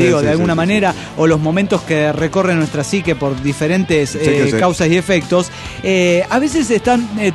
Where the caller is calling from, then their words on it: Everett, Washington, United States; de Everett, Washington.